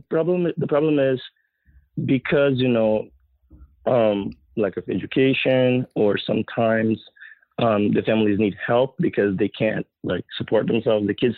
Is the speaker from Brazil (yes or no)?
yes; São Paulo, Brazil; I'm actually from Sao Paulo, but, you know, it's not very different than Rio.